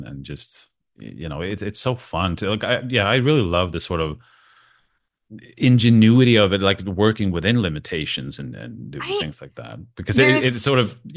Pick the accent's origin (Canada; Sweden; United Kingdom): Sweden; first language sv; English is a second language; I would love to do a Swedish movie because I've never done that.